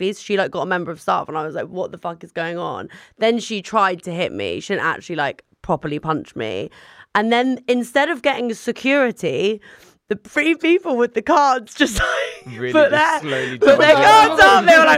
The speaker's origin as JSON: {"language": "English", "region": "London", "country": "United Kingdom", "said": "I'm from North London."}